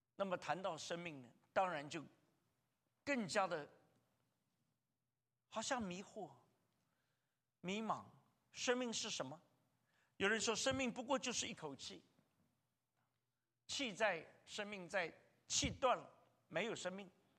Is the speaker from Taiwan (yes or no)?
no; China; 所以现在我们中国人其实坦白说是真的越来越